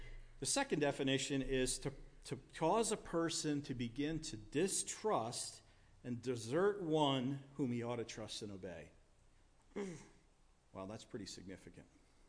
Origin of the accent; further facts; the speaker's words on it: Philadelphia, Pennsylvania, United States; I grew up in Philly, and so we didn't have plants in Philadelphia.